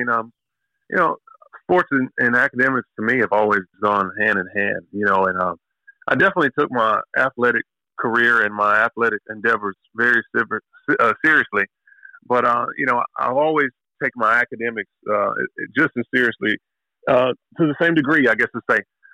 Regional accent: Athens, United States; a kid from Athens and my parents being teachers and my dad being a coach, you know, my entire life I grew up in Athens High School and Athens City Schools.

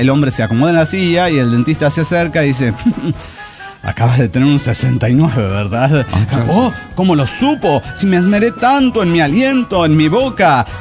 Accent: Lima, Peru; Hola, ¿qué tal, amigos? … de Lima, Perú.

